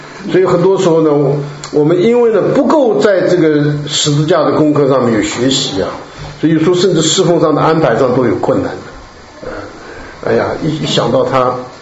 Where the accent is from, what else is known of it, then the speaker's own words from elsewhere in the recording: China; 皮呢，简我们中国人最懂，皮就指着面子说的嘛